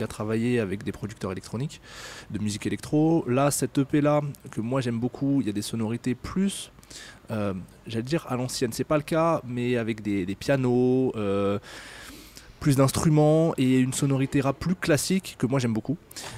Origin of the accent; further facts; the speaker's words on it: Meknès, Fès-Meknès, Morocco